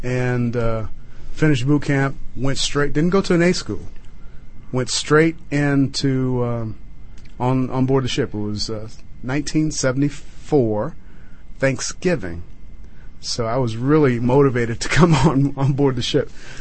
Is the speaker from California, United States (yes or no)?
no; Detroit, Michigan, United States; I grew up in Detroit, Michigan.